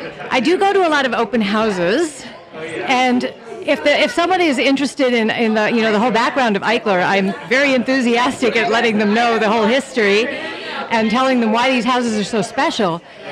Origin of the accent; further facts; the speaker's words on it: East Coast, United States; When we were first looking for a house to purchase in the Bay Area, we came from the East Coast originally.